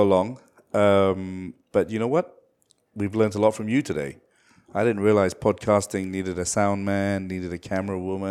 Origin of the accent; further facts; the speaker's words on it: Malaysia; I'm just a Malaysian dude, right?